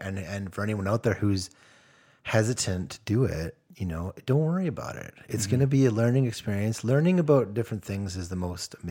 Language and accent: English; Canada; because we're Canadian, right?